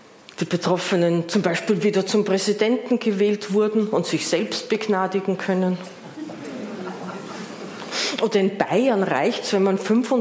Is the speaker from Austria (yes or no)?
yes; Austria